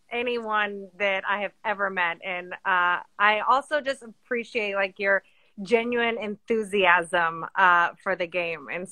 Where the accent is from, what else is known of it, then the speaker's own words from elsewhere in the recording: New York, United States; I grew up in New York.